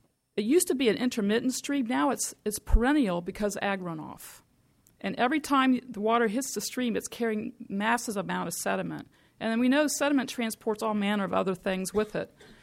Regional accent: Salinas, California, United States; I'm from Salinas.

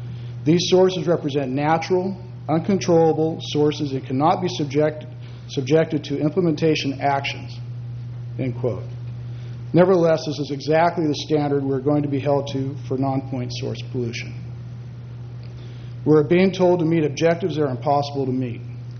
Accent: Salinas, California, United States; Does that disqualify for me addressing somebody if I'm from Salinas?

